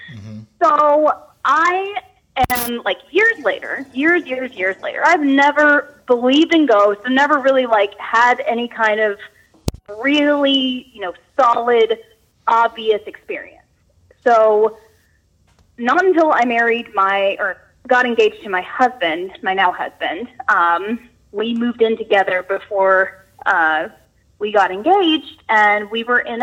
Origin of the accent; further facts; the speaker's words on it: Memphis, Tennessee, United States; I had these experiences growing up in Memphis, Tennessee, where I did theater camp for years and years